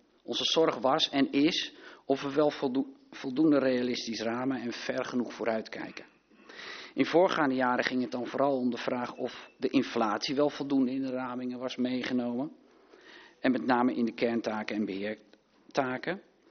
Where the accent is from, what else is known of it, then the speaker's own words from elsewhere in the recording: North Holland, Netherlands; now in Hilversum, Netherlands; ik ben wel een geboren en getogen Noord-Hollander.